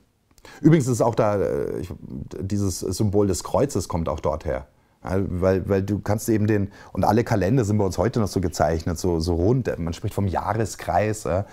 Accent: Bavaria, Germany; ich komme ja aus Bayern und in Bayern siehst du das Kruzifix ganz oft

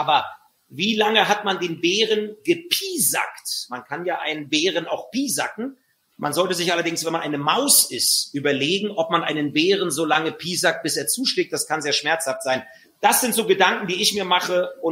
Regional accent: Germany; Ich bin in der DDR groß geworden, 1969 geboren

